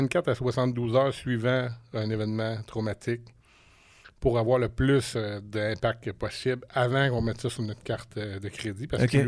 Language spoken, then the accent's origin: French; Black Lake, Quebec, Canada; Je suis natif de Black Lake, Thetford Mine.